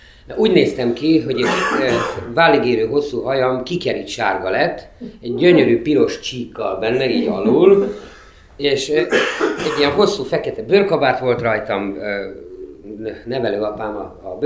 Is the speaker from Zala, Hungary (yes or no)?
no; Debrecen, Hajdú-Bihar, Hungary; now in Budapest, Hungary; És mi egy pince lakásban éltünk annó annak idején a Füveszkert utcában Debrecenben